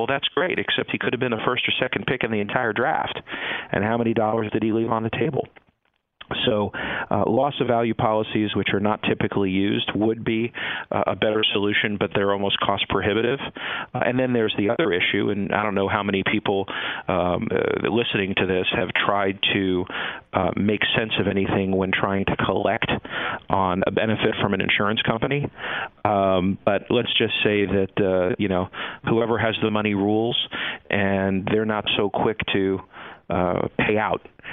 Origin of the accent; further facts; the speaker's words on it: Los Angeles, California, United States; also born or lived in Brooklyn, New York; they moved to Los Angeles shortly after my family and I moved from Brooklyn, New York to Los Angeles.